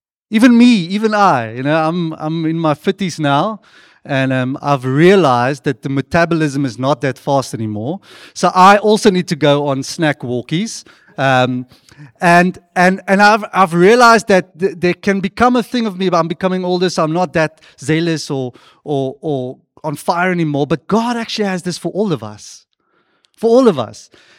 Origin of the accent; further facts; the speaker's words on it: Stellenbosch, Western Cape, South Africa; So, yeah, we are from Stellenbosch, the beautiful city or town of Stellenbosch, among the mountains, among all the students.